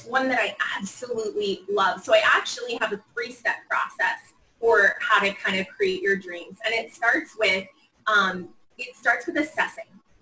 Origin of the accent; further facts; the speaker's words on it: Boston, Massachusetts, United States; Like I'm from Boston, I'm a city girl.